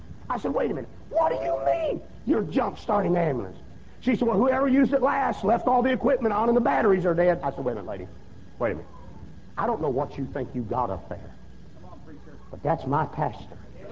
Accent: Mississippi, United States; We're from Mississippi, and I'm not being mean, but blacks live on one side of Mississippi, and whites live on the other side of Mississippi.

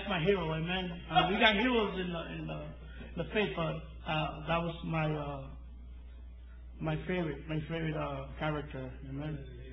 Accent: New York, United States; Knowing me, I'm from New York, you know, you don't know me.

